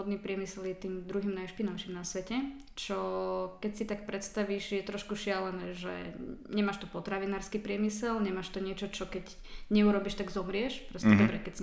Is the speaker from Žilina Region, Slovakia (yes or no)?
yes; Žilina Region, Slovakia; Ja som z Kysuc, áno. Neospravedlňujem sa. Je to pekný kraj. Sice dá sa povedať, že tvrdý.